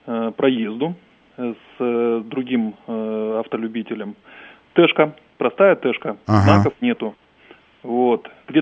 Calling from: Khabarovsk, Khabarovsk Krai, Russia; Я из Хабаровска.

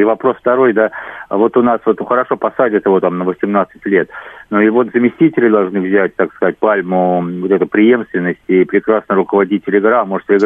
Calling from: Moscow, Russia; из города Москвы.

